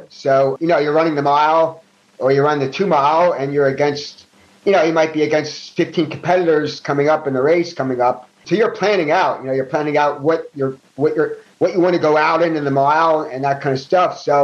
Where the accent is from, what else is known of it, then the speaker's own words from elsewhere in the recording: Philadelphia, Pennsylvania, United States; I grew up in North Philadelphia. I grew up in Ollie section of Philadelphia.